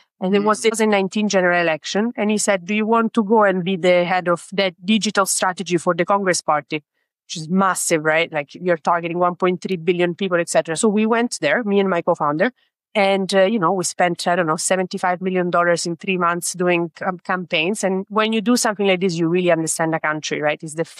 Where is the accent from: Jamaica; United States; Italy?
Italy; English is a second language; I'm Italian originally. I am not Indian at all.